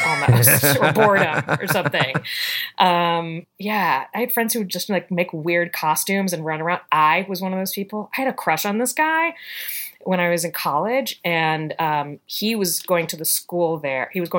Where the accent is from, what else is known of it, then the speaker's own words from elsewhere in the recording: Richmond, Virginia, United States; Richmond, Virginia.